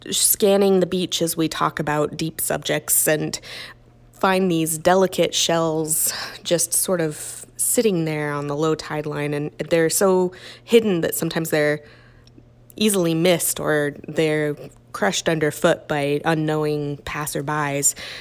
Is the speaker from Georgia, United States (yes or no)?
no; Homer, Alaska, United States; I was born and raised here in Homer